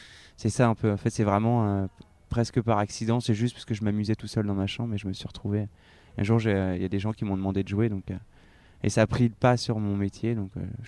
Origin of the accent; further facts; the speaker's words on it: Tours, Centre-Val de Loire, France; Je viens de Tours, ouais, Tours c'est bien, c'est ça.